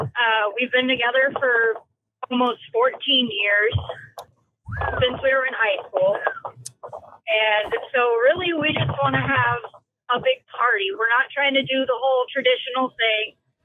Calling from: Galesburg, Illinois, United States; Galesburg, Illinois.

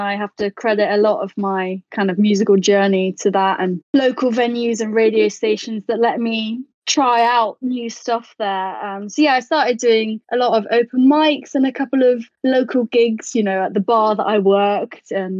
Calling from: Nottingham, East Midlands, United Kingdom; Nottingham.

